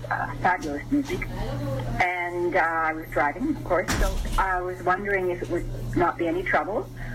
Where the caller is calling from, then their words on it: White Rock, British Columbia, Canada; Good morning, I'm calling from White Rock on my way into my dentist in Vancouver yesterday morning